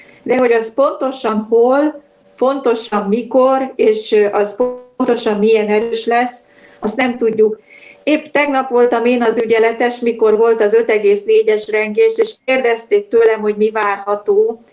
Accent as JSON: {"language": "Hungarian", "region": "Budapest", "country": "Hungary", "said": "de budapesti vagyok"}